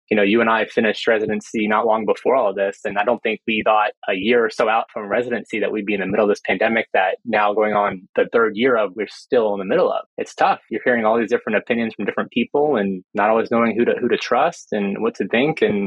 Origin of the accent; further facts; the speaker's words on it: Mobile, Alabama, United States; Sure. So I grew up in Mobile, Alabama.